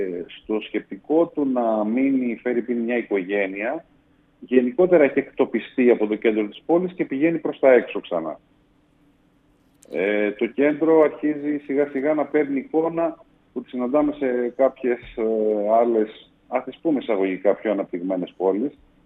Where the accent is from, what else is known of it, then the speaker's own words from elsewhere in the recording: Greece; Έχουμε μια τάση σαν Έλληνες να μας αρέσει το καινούριο